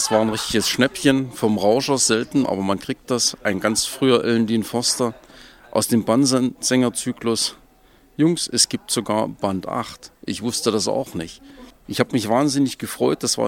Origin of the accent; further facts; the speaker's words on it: Leipzig, Saxony, Germany; Ich komme aus Leipzig.